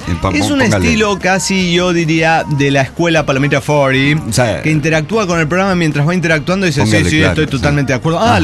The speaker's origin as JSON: {"language": "Spanish", "region": "San Luis Potosí", "country": "Mexico", "said": "pero soy potosino"}